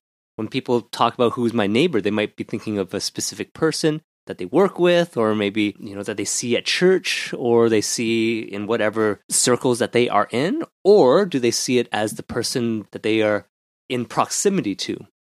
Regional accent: Ottawa, Ontario, Canada; I'm from Ottawa.

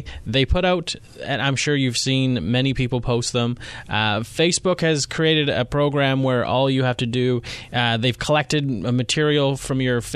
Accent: Ladner, British Columbia, Canada; I grew up in Ladner, so I've gone through that tunnel hundreds of times, and many times I've been stuck all the way.

